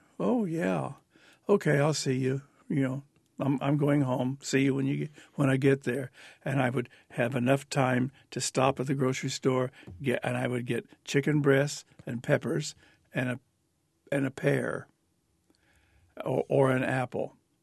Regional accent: United States; Well, only because we have as American cooks, we have adapted to doing stir fry.

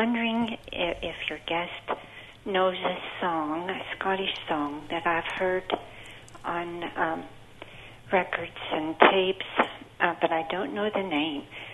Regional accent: Pennsylvania, United States; Actually, I'm not a resident of Champaign. I'm visiting with my daughter. I'm from Pennsylvania.

